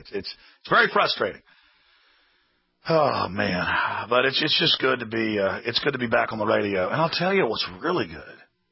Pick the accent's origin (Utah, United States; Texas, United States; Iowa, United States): Texas, United States; Dallas; I mean, I grew up in Dallas. Now I go back to Dallas, and I'm like, ugh, there's just a bad vibe.